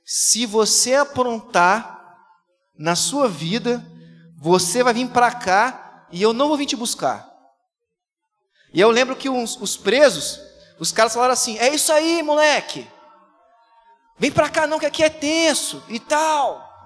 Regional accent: Vila Velha, Espírito Santo, Brazil; Eu também sou de Vila Velha.

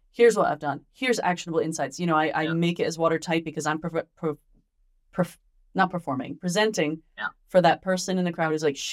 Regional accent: New York, United States; speaking too fast, which I tend to do as a New Yorker

